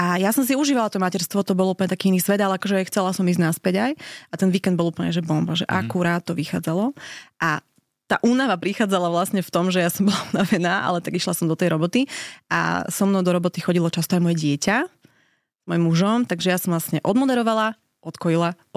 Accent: eastern Slovakia, Slovakia; Ja to pitie, aj keď som z východu, tak ja akože nepijem nejak extra.

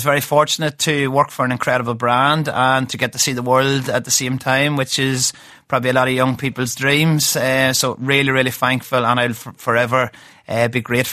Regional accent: Ireland; as an Irish person that likes to travel and visit a lot of these hotels

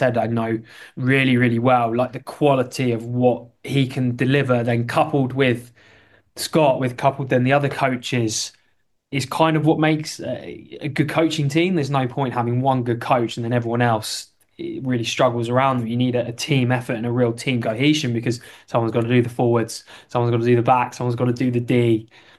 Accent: England, United Kingdom; it's amazing as an Englishman to see a home World Cup.

